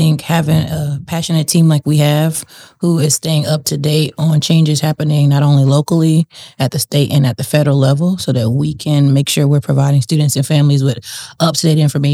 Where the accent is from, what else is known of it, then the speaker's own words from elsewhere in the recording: Tampa, Florida, United States; born and raised in Tampa, and always had a strong support system in my life